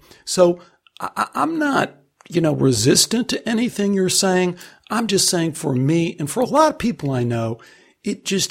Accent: Chicago, Illinois, United States; this is more where I'm supposed to be than Chicago, where I grew up.

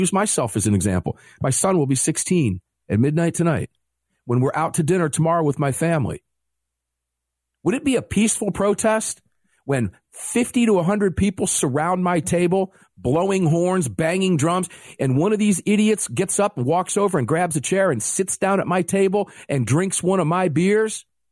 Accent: Tampa, Florida, United States; The latest viral from St. Petersburg, Florida, back in my hometown in Tampa area.

